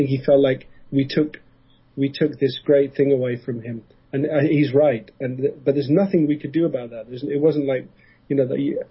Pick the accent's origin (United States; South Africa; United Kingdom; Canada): United Kingdom; England; And for us, we come from England.